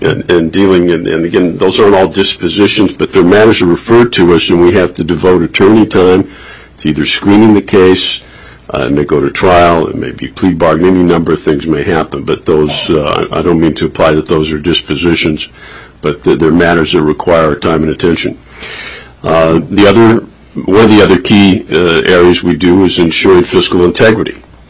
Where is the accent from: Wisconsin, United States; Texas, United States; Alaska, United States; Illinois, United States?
Alaska, United States; Fairbanks; Okay, Mr. Chairman, I'm from Fairbanks.